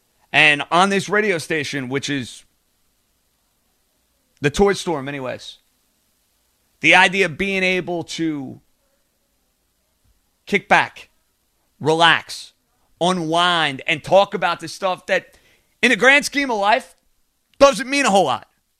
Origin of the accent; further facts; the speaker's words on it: New York, United States; I wouldn't be doing my service as a New Yorker and as an American